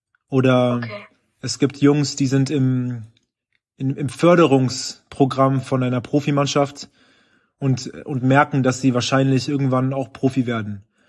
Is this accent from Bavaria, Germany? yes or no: no; Berlin, Germany; in meinem Zimmer, wo ich aufgewachsen bin in Berlin